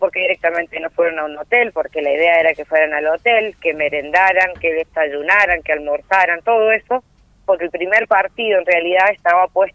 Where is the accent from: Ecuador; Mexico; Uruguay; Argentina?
Argentina; San Juan; born there; cuando yo soy nacida en San Juan, preguntamos a mis primos y a unos tíos que tengo yo